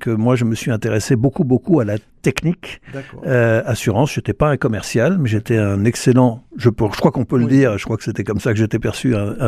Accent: Saint-Girons, Occitanie, France; moi, je suis un Toulousain d'origine. Okay. D'ailleurs, ce n'est pas tout à fait exact. Je suis un Ariégeois d'origine. Très voilà. Bien, oui, oui. Moi, je suis de la région de Saint-Girons. Je suis même du Couserans.

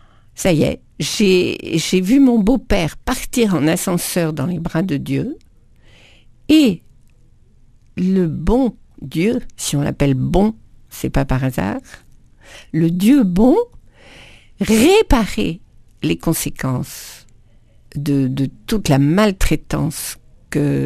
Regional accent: France; born there; now in Paris, France; je suis née à Saint-Pierre-et-Miquelon, donc je connais très bien les Indiens.

